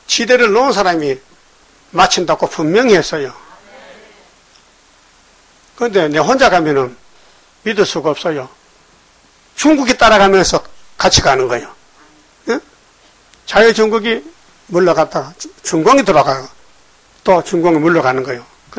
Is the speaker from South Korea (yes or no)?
yes; Gyeongsang, South Korea; 나는 경상도 사람인데 충청도 찾아가서